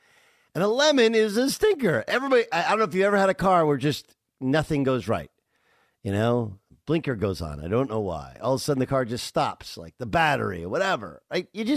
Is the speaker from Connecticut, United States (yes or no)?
no; Orange, California, United States; I grew up in Orange because the city of Orange is famous basically, I think, for two things.